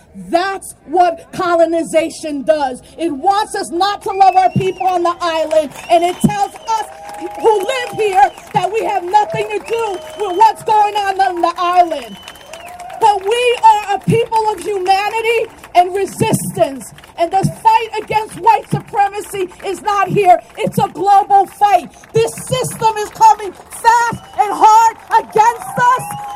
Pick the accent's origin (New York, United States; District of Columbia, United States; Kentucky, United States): New York, United States; Bronx; It took me growing up in the Bronx to go to college to find out why Puerto Rico was a colony or why we had political prisoners.